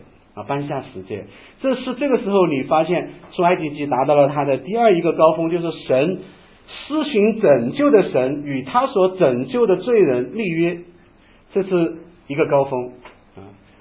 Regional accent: China; 我们中国人别的没有，孝道应该是有的

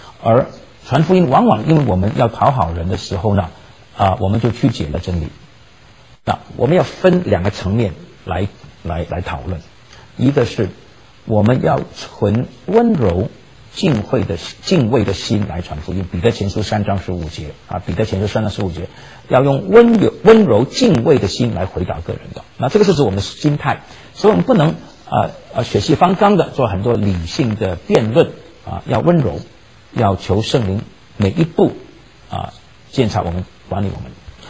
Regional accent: China; 我们中国人呢是最有知识分子精英傲慢的一个民族

